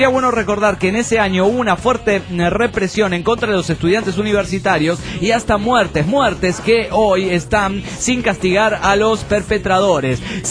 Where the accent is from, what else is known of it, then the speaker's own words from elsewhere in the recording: Mexico City, Mexico; cada año soy víctima de uno de los abusos más cabrones y culeros de los que somos víctimas, los chilangos y todos los que tienen automóviles México.